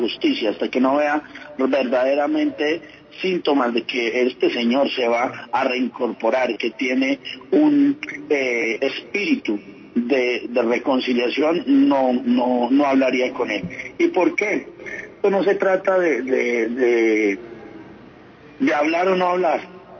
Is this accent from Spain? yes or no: no; Colombia; que es lo que creo que hay que hacer como colombianos